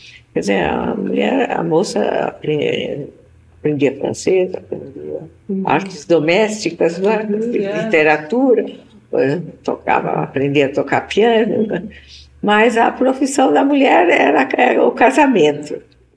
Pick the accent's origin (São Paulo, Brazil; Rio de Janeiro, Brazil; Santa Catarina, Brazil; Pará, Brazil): Rio de Janeiro, Brazil; born there; also born or lived in Germany / Switzerland; Eu nasci no Rio de Janeiro, em 1907, 25 de janeiro.